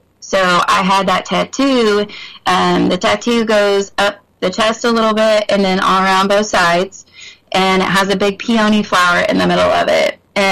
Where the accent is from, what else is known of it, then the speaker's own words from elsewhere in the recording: Kokomo, Indiana, United States; I graduated from Oconoqua High School.